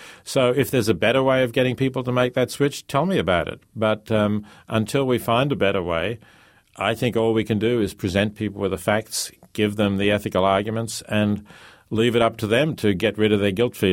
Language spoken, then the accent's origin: English; Australia; moved away as an adult; also born or lived in Oxford; I grew up in Australia, which is a country that, you know, is a big meat producer, has good quality meat, fairly cheap.